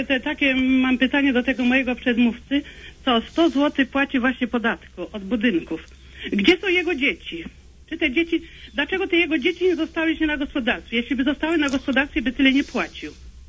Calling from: Kuyavian-Pomeranian Voivodeship, Poland; ja jestem rolnikiem z Kujawsko-Pomorskiego.

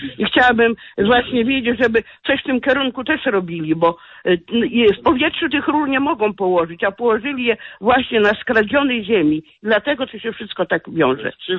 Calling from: Pomeranian Voivodeship, Poland; Jestem z Pomorskiego. … mieszkam niedaleko tych kawern

